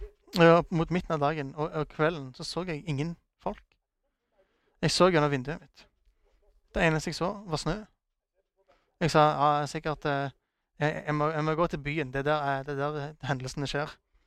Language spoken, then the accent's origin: Norwegian; Nigeria; now in Norway; Jeg er fra Nigeria.